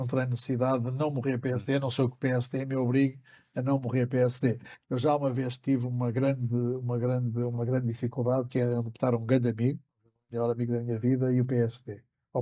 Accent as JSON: {"language": "Portuguese", "town": "Porto", "region": "Norte", "country": "Portugal", "moved": "yes", "lives_now": "Lisbon, Portugal", "said": "Porque eu vim do Porto, nasci no Porto"}